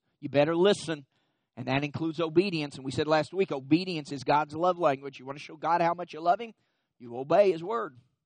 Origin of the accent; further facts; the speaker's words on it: Lexington, Kentucky, United States; I'm from Lexington, Kentucky